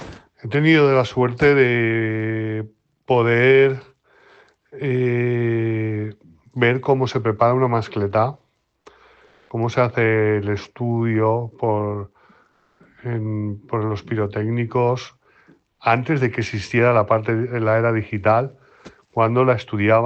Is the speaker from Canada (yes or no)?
no; Caudete, Castilla-La Mancha, Spain; Yo ya desde pequeñito estoy vinculado a la pólvora porque en las fiestas de mi pueblo, de Caudete Albacete